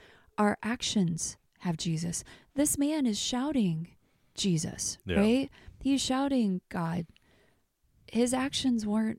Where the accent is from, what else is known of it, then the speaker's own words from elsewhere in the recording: Kansas City, Missouri, United States; I'm from Kansas City. Like, literally, like, this is where I'm from.